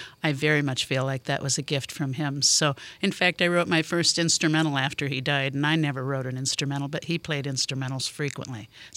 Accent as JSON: {"language": "English", "town": "Gary", "region": "Indiana", "country": "United States", "tie": "born or raised there", "said": "I am born and raised in Gary and still live in Gary."}